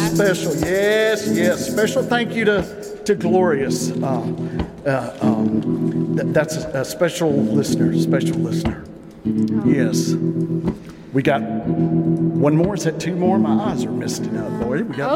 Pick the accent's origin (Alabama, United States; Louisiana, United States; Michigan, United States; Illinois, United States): Alabama, United States; Troy; All right, Troy, Alabama, my birth, my hometown.